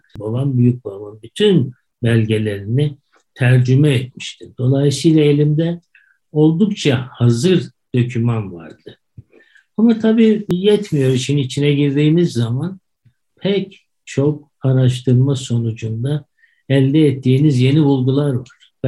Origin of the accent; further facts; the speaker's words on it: Bayramiç, Çanakkale, Turkey; born there; Ben 1945 doğumluyum. Bir tesadüf, Çanakkale'nin Bayramiç kasabasında doğdum.